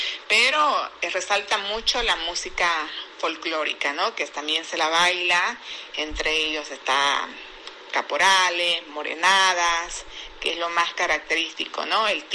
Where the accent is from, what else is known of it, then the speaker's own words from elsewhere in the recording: La Paz, Bolivia; born there; Si bien yo nací en La Paz, en un lugar donde hace mucho frío, a una altura de 3.600 metros sobre el nivel del mar, entonces, y de pronto que mis padres, mi mamá, que mi mamá es oriental, es del Beni, una zona amazónica, tierra plana